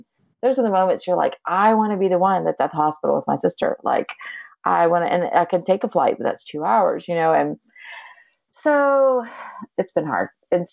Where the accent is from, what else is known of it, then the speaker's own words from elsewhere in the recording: Atlanta, Georgia, United States; I grew up in Atlanta, super close family